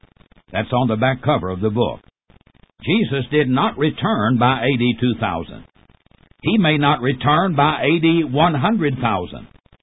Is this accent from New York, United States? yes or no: no; Tennessee, United States; came to my hometown in Middle Tennessee